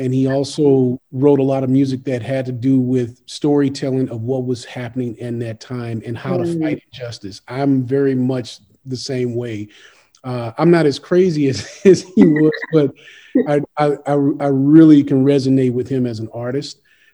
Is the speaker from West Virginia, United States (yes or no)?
no; St. Louis, Missouri, United States; I'm from St. Louis originally, hence the Cardinals hat.